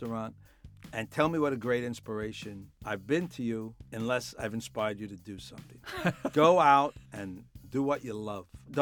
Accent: Brooklyn, New York, United States; I grew up in what they now call Kensington.

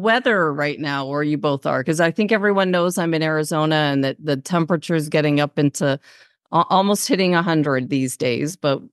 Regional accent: Toronto, Ontario, Canada; I grew up in Toronto, so I should know Celsius.

